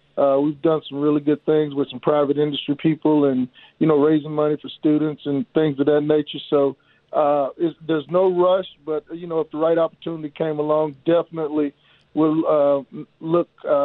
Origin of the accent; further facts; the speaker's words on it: Texas, United States; I'm originally from Texas, so my mom and my sisters and my aunts and uncles, all of them live in the Dallas area